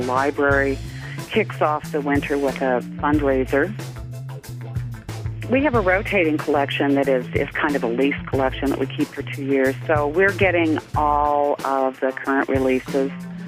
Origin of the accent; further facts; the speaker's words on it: Cooper Landing, Alaska, United States; from Cooper Landing. We're basically a roadside community, but most of the community is hidden from the road.